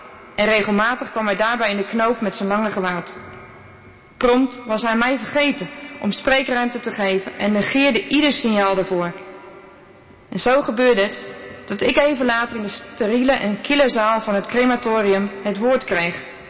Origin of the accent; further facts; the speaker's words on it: Netherlands; now in Aix-en-Provence, France; Aix, waar ik nu 1,5 jaar woon. Maar ik geniet van die nieuwe, waardevolle Frankrijk-wijde contact. Als Nederlander heb ik opnieuw een cultuurshock ondergaan.